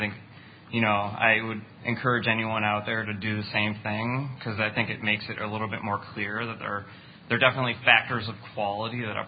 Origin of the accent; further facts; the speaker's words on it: Cleveland, Ohio, United States; I'm from the Cleveland, Ohio area